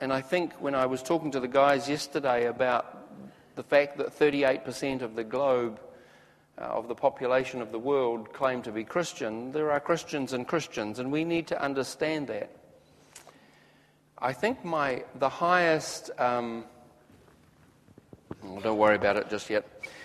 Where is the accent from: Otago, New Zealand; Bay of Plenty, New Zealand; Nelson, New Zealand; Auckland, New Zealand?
Otago, New Zealand; Oamaru; when I look back at my sort of early life as a little boy growing up in Oamaru, I'd have to say it was pretty uneventful.